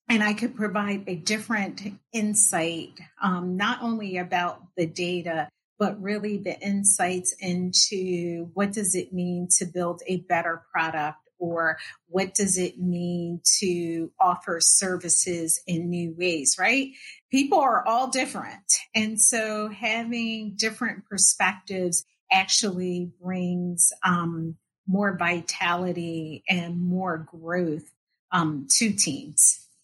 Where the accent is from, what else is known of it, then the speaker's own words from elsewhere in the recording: Philadelphia, Pennsylvania, United States; I'm from the East Coast, Philadelphia.